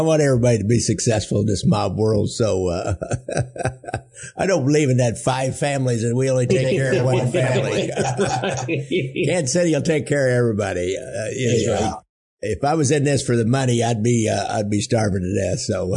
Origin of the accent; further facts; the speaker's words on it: England, United Kingdom; I'm English and Presbyterian, raised a Presbyterian